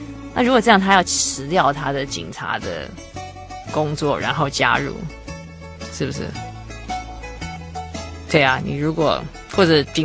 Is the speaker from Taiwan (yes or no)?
yes; Taiwan; 我们台湾人都很聪明嘛